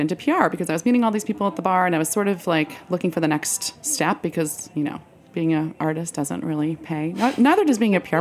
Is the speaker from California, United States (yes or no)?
no; New York, United States; So I was born in the city, actually.